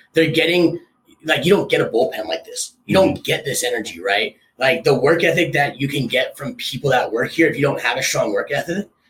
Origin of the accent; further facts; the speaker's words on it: San Jose, California, United States; So as I said, you know, I'm actually from California, born and raised down in the South Bay, down in San Jose, California.